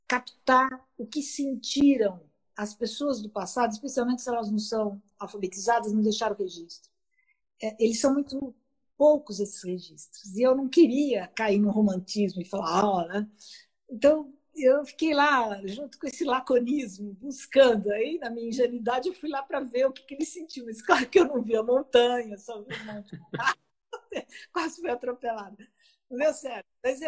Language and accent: Portuguese; São Paulo, Brazil; e também porque eu sou de São Paulo.